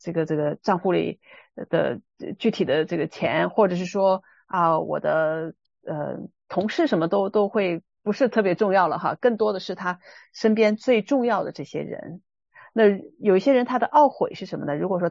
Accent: China; 我们在中国长大受的是无神论

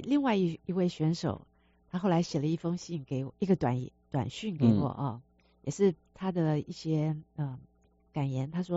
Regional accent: northern China, China; now in Seattle, United States; 我是北方人，又是理科生

